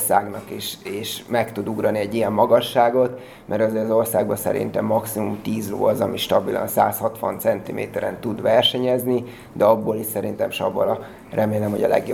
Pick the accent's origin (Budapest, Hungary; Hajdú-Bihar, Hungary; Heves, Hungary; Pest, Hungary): Hajdú-Bihar, Hungary; Debrecen; born there; debreceni születésű vagyok, így nagy öröm számomra, hogy végre itthon Debrecenbe sportolhatok